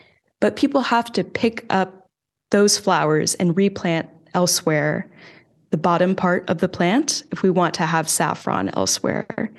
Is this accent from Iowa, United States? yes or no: yes; Iowa, United States; I'm originally from Iowa, which is a small agricultural state in the middle of the United States.